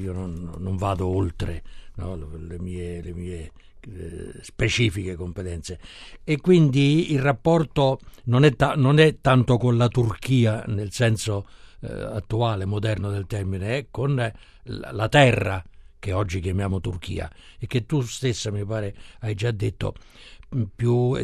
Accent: Rome, Lazio, Italy; Si potrebbe dire, potrei dire, da romano che rivinsero i nostri

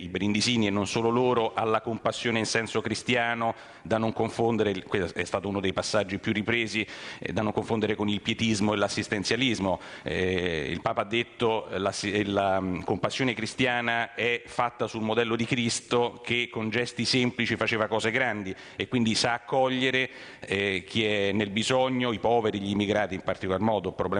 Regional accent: Rome, Lazio, Italy; e noi che siamo romani e quindi, come dire, invece siamo più abituati

